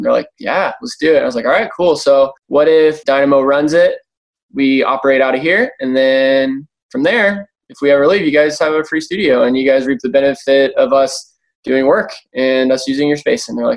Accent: Cincinnati, Ohio, United States; moved away as an adult; now in Chattanooga, United States; If you're from Chattanooga, I'm not from Chattanooga. I'm from Cincinnati, Ohio. Ended up moving here for college and stuff. And then I liked it, so I stayed.

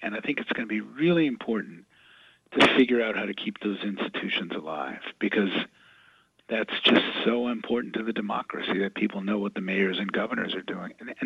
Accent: New Orleans, Louisiana, United States; And as a kid growing up in New Orleans, I had access to only two newspapers, the Stateside and the Times-Picayune.

